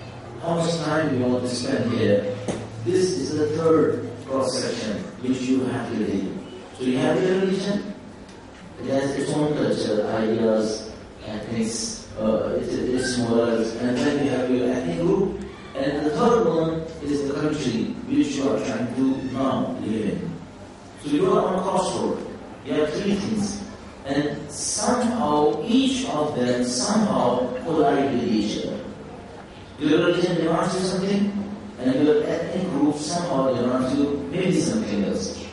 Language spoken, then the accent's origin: English; Karachi, Sindh, Pakistan; English is a second language; I'll keep my shalwar kameez because I came from Pakistan, I came from Karachi.